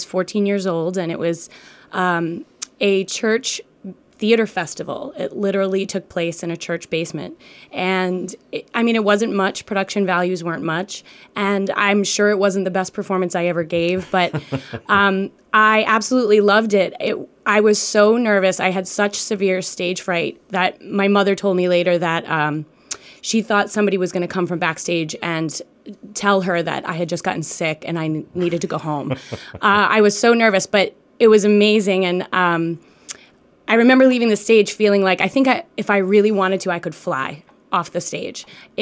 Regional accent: Cumberland, Rhode Island, United States; I grew up in Cumberland and went to college in Massachusetts and then moved to Rhode Island after college

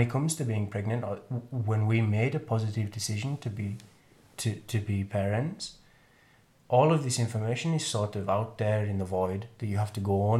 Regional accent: England, United Kingdom; the culture that I grew up in England

